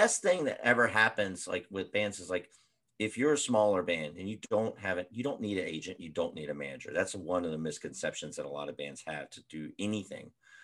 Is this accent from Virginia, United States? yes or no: yes; Virginia, United States; also born or lived in Florida; I think it's just for me growing up in Virginia and like loving certain types of hardcore